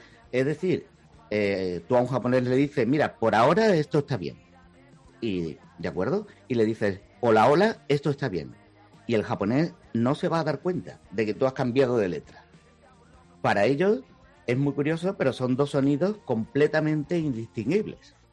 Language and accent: Spanish; Seville, Andalusia, Spain; Digo, mira, yo soy de Sevilla y tal, pero yo de flamenco nada.